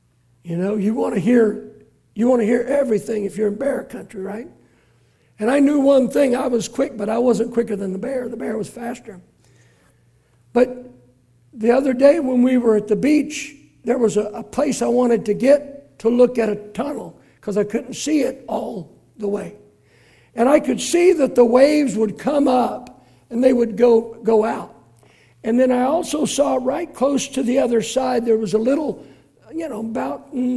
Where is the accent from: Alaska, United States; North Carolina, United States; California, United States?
California, United States; Oakland; also born or lived in San Leandro; I grew up in Oakland and San Leandro, and Napa was known as a place to help.